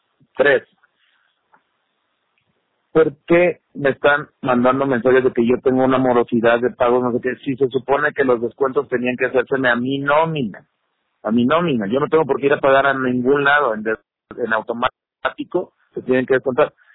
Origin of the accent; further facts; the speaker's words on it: Poza Rica, Veracruz, Mexico; yo soy de Poza Rica